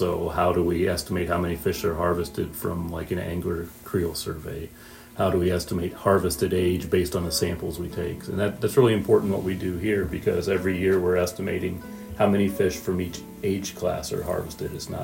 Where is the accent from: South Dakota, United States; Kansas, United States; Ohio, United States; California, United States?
Ohio, United States; Yeah, I grew up in Northwest Ohio and fishing in farm ponds and small streams.